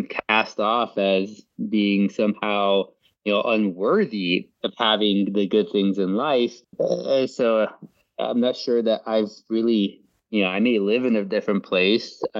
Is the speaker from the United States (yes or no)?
yes; McAllen, Texas, United States; growing up in a place like the Valley, I was born in McAllen, Texas, and that's mostly where. Yeah, that's where I went to school. That's, my mom is still there.